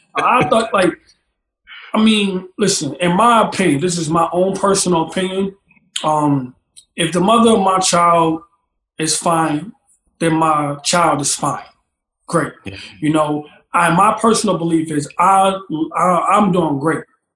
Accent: Rochester, New York, United States; also born or lived in Brooklyn; I'm from Rochester, New York. So I'm like an hour and a half from Buffalo.

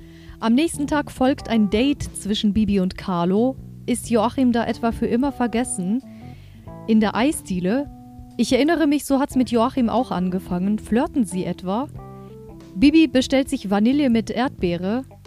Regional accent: Germany; born there; Ich bin ja auch in Deutschland geboren, bin aber auch ausländischstämmig.

